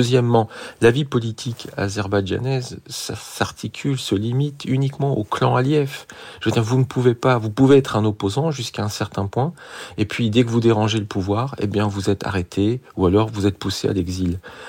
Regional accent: France; alors que je suis français.

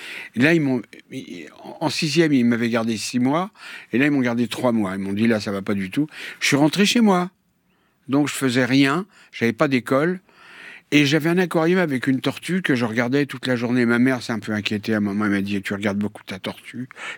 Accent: Paris, Île-de-France, France; born there; on l'a mise dans un bateau, elle a traversé l'Atlantique et je suis né à Paris.

